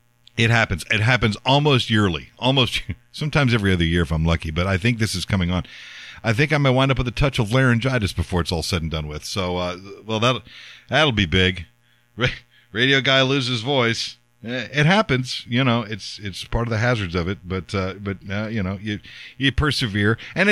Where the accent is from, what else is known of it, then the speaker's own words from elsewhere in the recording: Texas, United States; I grew up in South Texas. You know, cedar fever is a thing down there.